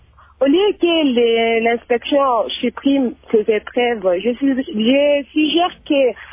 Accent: Lubumbashi, Haut-Katanga, DR Congo; ici chez nous à Lubumbashi

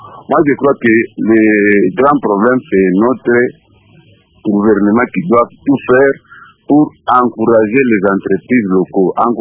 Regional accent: Lubumbashi, Haut-Katanga, DR Congo; je vais vous donner un autre exemple typique, puisque je viens de Lubumbashi.

